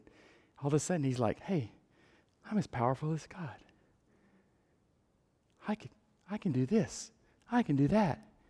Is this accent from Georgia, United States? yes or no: no; Texas, United States; accent: Texas; But the words, excuse my Texas accent, but the words of a poem from Robert Frost says this